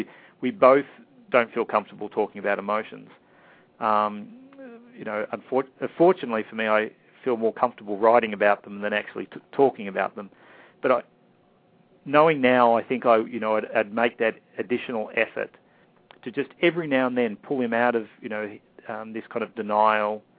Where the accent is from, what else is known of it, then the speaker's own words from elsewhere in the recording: Australia; we're both Australian, and we're both Australian males.